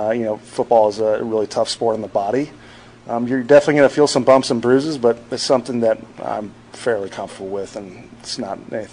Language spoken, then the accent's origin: English; Texas, United States; I'm from Texas, so I'm really trying to figure out the whole hockey scene.